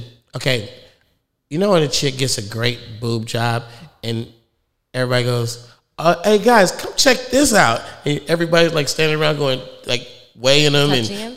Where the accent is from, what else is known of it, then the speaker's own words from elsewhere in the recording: California, United States; I'm from the Bay.